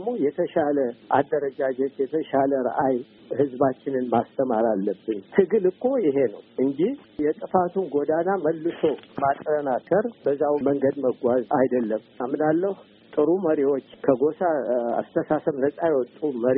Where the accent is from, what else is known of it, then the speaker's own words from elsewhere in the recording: Gondar, Amhara, Ethiopia; እኔ ለምሳሌ ጎንደር ተወልጄ አድጌ